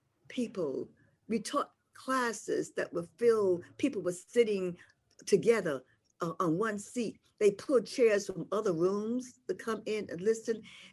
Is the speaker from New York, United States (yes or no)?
yes; New York City, New York, United States; I'm not going to keep this dog because I come from New York City.